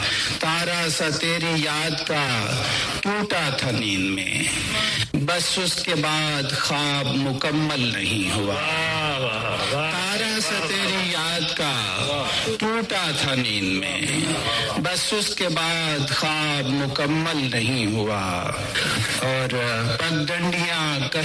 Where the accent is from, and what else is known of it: Sialkot, Punjab, Pakistan; born there